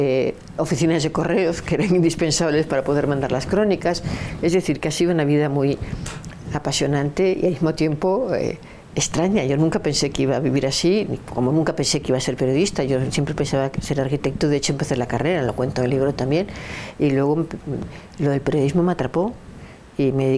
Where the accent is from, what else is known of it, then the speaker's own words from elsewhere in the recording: Spain; Pero yo sé lo que le debo como española, ¿no?